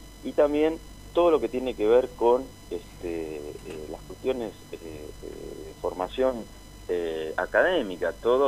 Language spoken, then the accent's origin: Spanish; Argentina; acá los que nos sentimos amenazados no solamente somos los argentinos